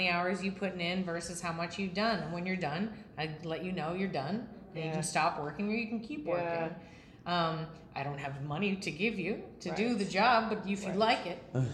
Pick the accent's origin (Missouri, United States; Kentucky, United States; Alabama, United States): Missouri, United States; St. Louis; But all I did was tell them how I'm from St. Louis.